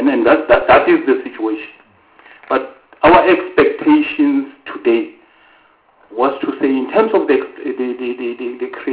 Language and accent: English; Gauteng, South Africa; I'm from Gauteng